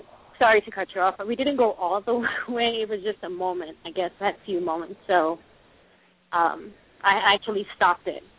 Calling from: Palmdale, California, United States; Oh, I'm calling from Palmdale

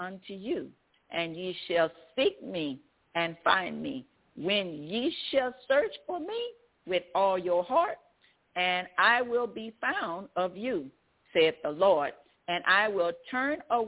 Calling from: Zachary, Louisiana, United States; I'm calling from Zachary, Louisiana.

